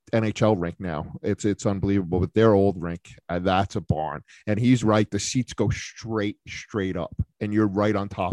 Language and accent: English; Rhode Island, United States; When I was a kid, you know, my dad was really into the AHL, and we grew up in outside of Providence.